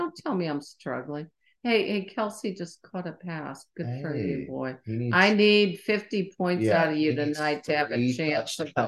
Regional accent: St. Louis, Missouri, United States; I grew up in St. Louis, which is baseball's the thing in St.

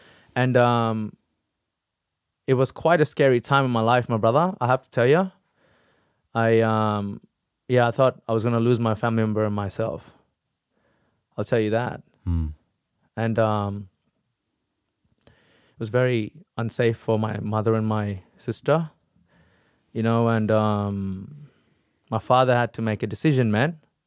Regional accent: India; born there; So I was born in India.

